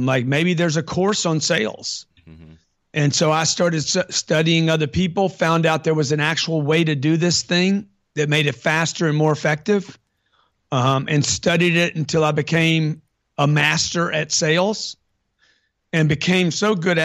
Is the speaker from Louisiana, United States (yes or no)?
yes; Lake Charles, Louisiana, United States; I grew up in Lake Charles, Louisiana.